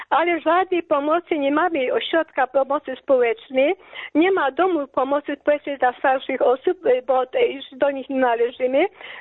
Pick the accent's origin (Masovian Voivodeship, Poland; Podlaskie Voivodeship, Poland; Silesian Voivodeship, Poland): Silesian Voivodeship, Poland; Katowice; jestem Ślązaczką, urodzoną Ślązaczką. Mieszkam w Katowicach, urodziłam się w Katowicach, w Ligocie. Mieszkam, pracowałam.